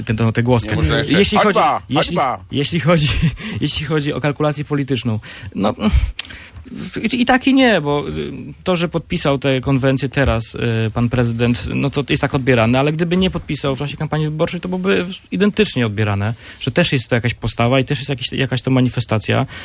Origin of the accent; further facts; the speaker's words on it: Gdańsk, Pomeranian Voivodeship, Poland; ja pochodzę z tego miasta, w którym się ta akcja tej powieści zaczyna.